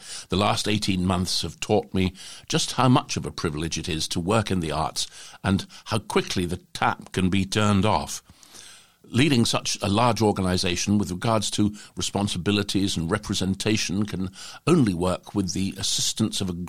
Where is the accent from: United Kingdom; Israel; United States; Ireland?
United Kingdom; Wales; I grew up in South Wales.